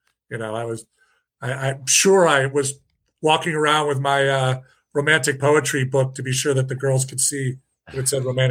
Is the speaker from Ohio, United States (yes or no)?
yes; Cleveland Heights, Ohio, United States; So I grew up in Cleveland Heights, suburb of east side of Cleveland.